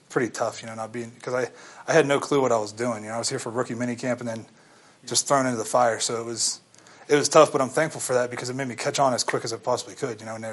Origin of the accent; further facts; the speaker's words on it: United States; He's from Australia. I'm from America.